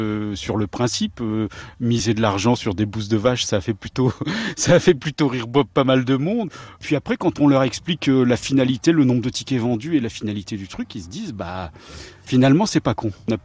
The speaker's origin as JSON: {"language": "French", "town": "Lille", "region": "Hauts-de-France", "country": "France", "said": "Nous venons de Lille."}